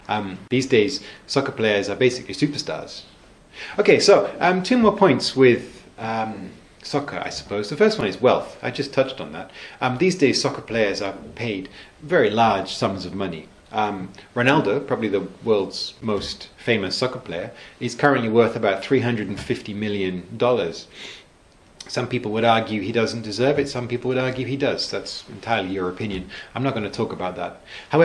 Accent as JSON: {"language": "English", "region": "England", "country": "United Kingdom", "said": "I'm from England, which of course was famous for its hooligans."}